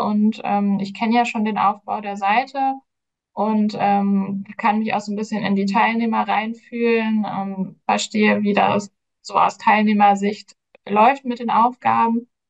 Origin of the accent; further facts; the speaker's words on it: North Rhine-Westphalia, Germany; habe ich dann in meine Heimat nach OWL gewechselt